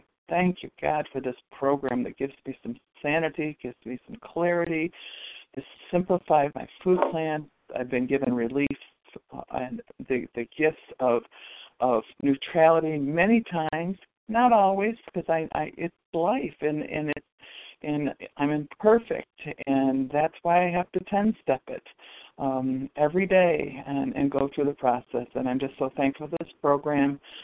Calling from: New York, United States; I'm calling from Western New York, and I can identify with many things here.

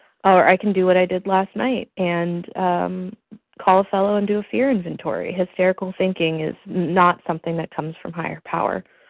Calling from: Los Angeles, California, United States; in California, in Los Angeles.

